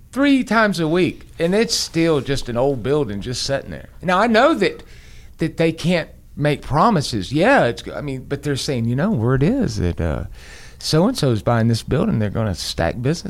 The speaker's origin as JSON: {"language": "English", "town": "Decatur", "region": "Georgia", "country": "United States", "said": "Yeah, whatever. I'm from Decatur."}